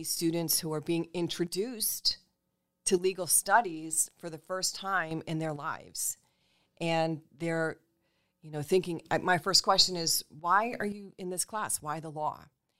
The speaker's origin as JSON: {"language": "English", "town": "Hastings-on-Hudson", "region": "New York", "country": "United States", "tie": "born or raised there", "said": "I grew up right next door to Mercy Dobbs Ferry. I grew up in Hastings-on-Hudson."}